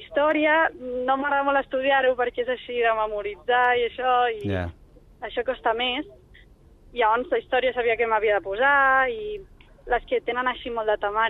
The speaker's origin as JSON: {"language": "Catalan", "town": "Sant Boi de Llobregat", "region": "Catalonia", "country": "Spain", "said": "jo soc de Sant Boi i estic a Salou amb els amics"}